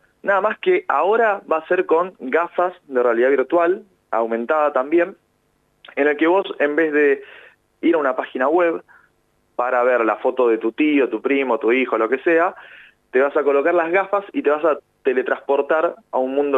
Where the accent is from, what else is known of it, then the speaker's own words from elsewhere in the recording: Argentina; como siempre nos gusta ser como buenos argentinos